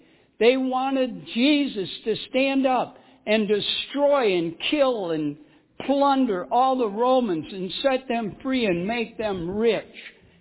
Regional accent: Midwest, United States; I come from the Midwest. I know what a barn is.

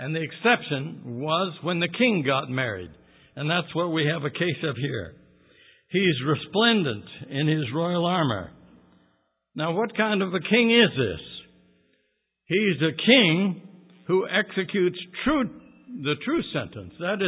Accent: California, United States; Now, when I grew up in Southern California, there was a radio program that used a little poem at the beginning of it

